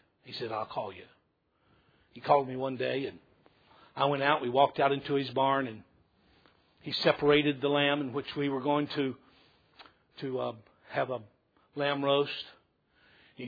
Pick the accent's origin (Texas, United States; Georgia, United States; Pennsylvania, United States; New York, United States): Georgia, United States; I grew up in Middle Georgia, and when I was in the fifth grade, we got a dog.